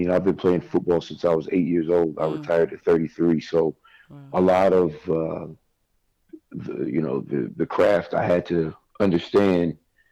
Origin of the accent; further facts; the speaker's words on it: Virginia, United States; now in Miami, United States; I'm from Virginia, but my permanent residence is in Miami.